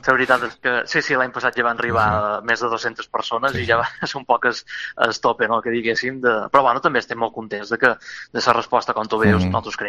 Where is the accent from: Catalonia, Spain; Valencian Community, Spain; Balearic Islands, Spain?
Balearic Islands, Spain; és una cosa que forma part de la nostra cultura com a menorquins